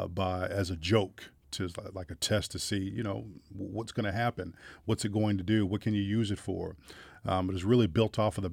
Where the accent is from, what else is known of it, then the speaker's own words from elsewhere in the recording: Anchorage, Alaska, United States; also born or lived in Alabama / Mississippi; born and raised in Anchorage, Alaska. But, you know, I was also raised in the South down in Alabama, Mississippi area. And so, you know, I got some Southern roots to me.